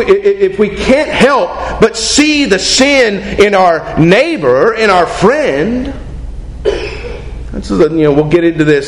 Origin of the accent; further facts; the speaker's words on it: West Virginia, United States; I'm kind of required by law, since I'm from West Virginia, to bring up, right, the Hatfields and McCoys.